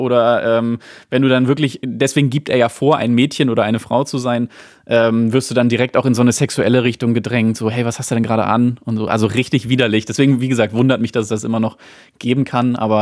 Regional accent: Dortmund, North Rhine-Westphalia, Germany; Na geil, ich komme aus Dortmund.

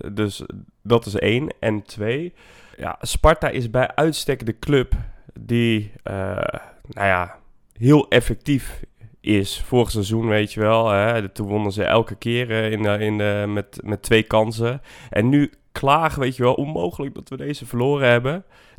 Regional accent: Zwolle, Overijssel, Netherlands; Als Zwollenaar is het leven nooit echt all-inclusive.

